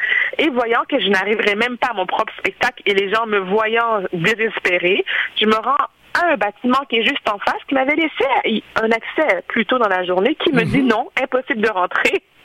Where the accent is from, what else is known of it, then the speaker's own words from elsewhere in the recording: Haiti; je suis haïtienne